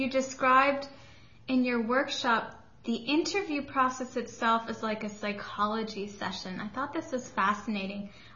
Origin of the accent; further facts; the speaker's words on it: Toronto, Ontario, Canada; She has her master's in business administration from York University in my hometown, Toronto.